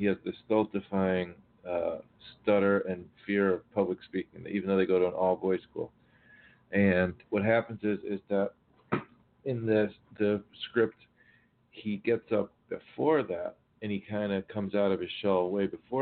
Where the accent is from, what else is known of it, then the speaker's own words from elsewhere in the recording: Miami, Florida, United States; growing up in Miami, being a native of Miami, being born there and then growing up here